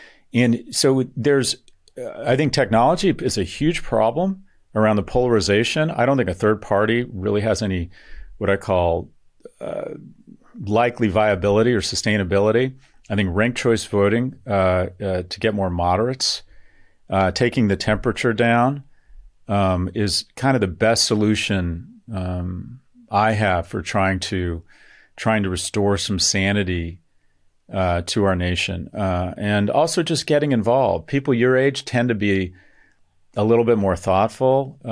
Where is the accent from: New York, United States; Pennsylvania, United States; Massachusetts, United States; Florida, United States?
Florida, United States; And yet in my home state of Florida